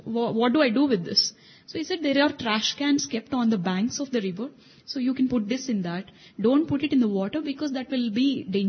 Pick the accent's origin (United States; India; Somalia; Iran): India; first language Telugu; English is a second language; since I understand Telugu. Telugu is my mother tongue.